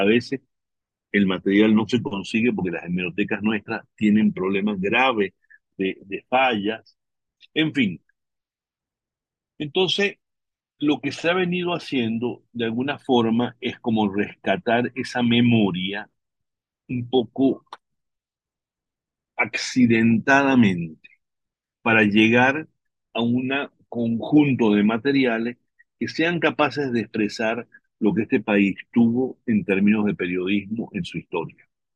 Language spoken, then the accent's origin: Spanish; Argentina; moved away; siempre me impresionó mucho la dictadura en Argentina, que es un poco la razón por la que nosotros salimos de Argentina